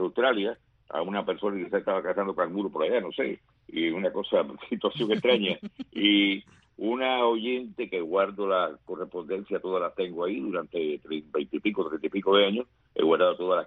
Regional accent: Remedios, Villa Clara, Cuba; a través de Radio Martí yo logré entrar allá en mi pueblo de Remedios.

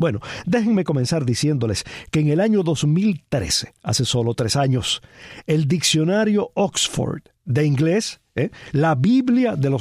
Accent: Cuba; conociendo el estado en que se encuentra Cuba y en el que se encuentra mi pueblo, pues me siento en el deber de solidarizarme con mis coterráneos

